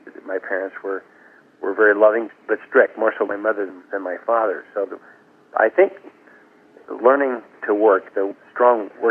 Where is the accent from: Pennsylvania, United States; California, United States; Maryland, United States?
California, United States; born or raised there